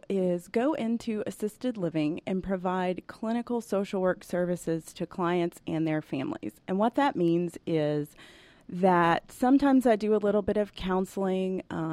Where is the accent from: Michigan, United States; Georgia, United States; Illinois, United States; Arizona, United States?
Georgia, United States; Atlanta; I grew up here in Atlanta, actually, and went to school out in Gwinnett County